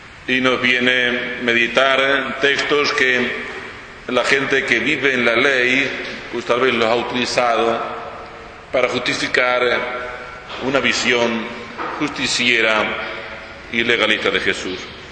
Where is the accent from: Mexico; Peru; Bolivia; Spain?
Spain; La Palma, Canary Islands; soy un sacerdote de Canarias, de la isla de La Palma.